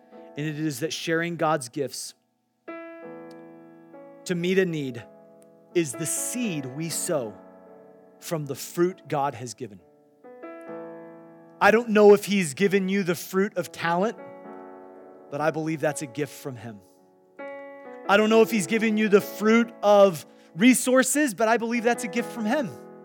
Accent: Iowa, United States; Well, I grew up in Iowa, and all around where I grew up were corn farms.

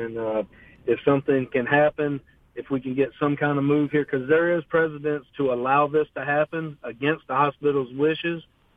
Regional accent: Pearl River, Louisiana, United States; We're from Louisiana. I'm from Pearl River.

